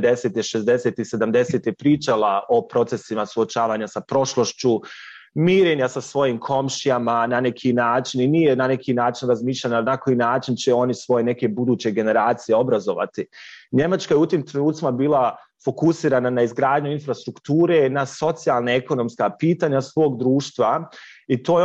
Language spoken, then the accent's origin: Bosnian; Bosnia & Herzegovina; ja sam rekao dolazim iz Bosne i Hercegovine